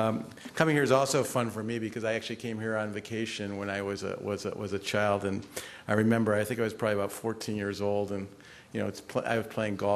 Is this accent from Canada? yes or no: no; New Jersey, United States; with a subsidiary of facilities in my home state of New Jersey and upstate New York.